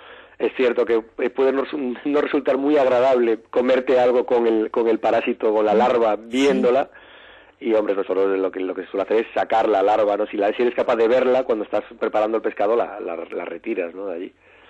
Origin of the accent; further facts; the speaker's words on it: Galicia, Spain; Yo soy gallego, ese es el tema, claro, que el anisakis y la distribución no es igual en toda España. La tasa de infestación por anisakis en mi tierra, en Galicia, es mínima